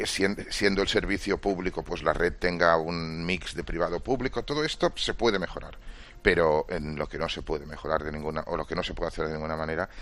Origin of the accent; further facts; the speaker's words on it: Catalonia, Spain; yo soy catalán